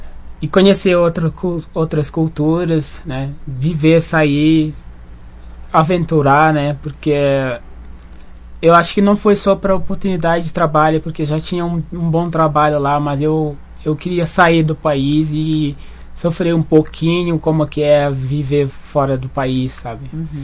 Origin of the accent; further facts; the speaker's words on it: Senegal; Portuguese is a second language; moved away; porque quando eu cheguei aqui eu não sabia nada de português. Mas eu, como eu sofri muito com essa não falar português, daí eu resolvi, então, eu não quero que os meus amigos, meus irmãos senegaleses fazem a mesma coisa